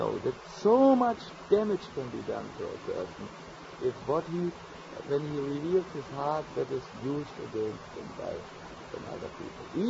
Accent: Serbia; We have our habits. You know, we are people from the Balkan regions.

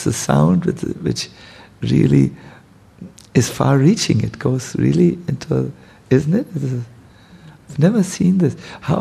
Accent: New York, United States; I'm not so advanced. I'm from New York.

